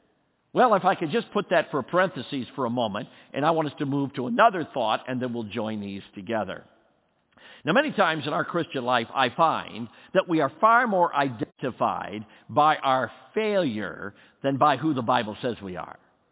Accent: Ireland; I'm Irish and got red hair.

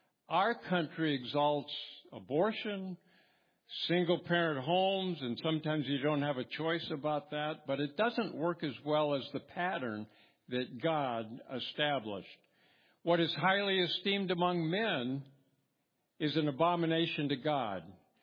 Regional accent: California, United States; I grew up in California, and it's not like it was now.

